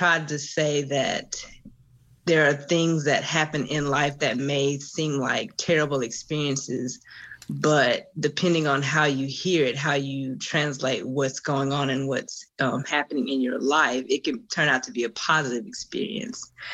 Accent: Soso, Mississippi, United States; born there; I was born in Soso, Mississippi, a little town outside of Laurel in the southern part of Mississippi.

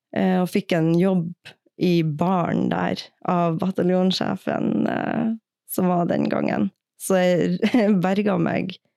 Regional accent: Mo i Rana, Nordland, Norway; vi er begge fra Mo i Rana. Det er ikke så vanlig for forsvarspar at man er fra samme by, men det er vi.

